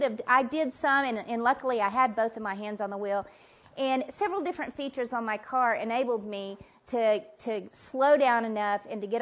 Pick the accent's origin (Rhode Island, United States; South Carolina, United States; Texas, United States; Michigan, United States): Texas, United States; Dallas; now in Broken Arrow, United States; I live in Broken Arrow, Oklahoma, which is just outside of Tulsa. I'm born and raised in Dallas, Texas, and my sister lives in Abilene, Texas.